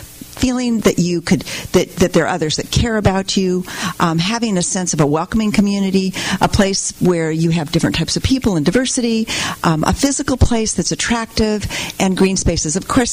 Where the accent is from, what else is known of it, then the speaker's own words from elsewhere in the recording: Anchorage, Alaska, United States; And I grew up in Anchorage when it felt a little more holistic than it is now